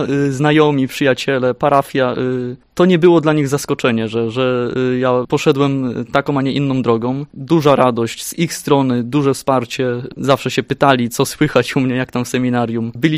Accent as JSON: {"language": "Polish", "town": "Opole", "region": "Opole Voivodeship", "country": "Poland", "tie": "born or raised there", "said": "ja od urodzenia mieszkam w Opolu. Miasto małe, ale jednak miasto."}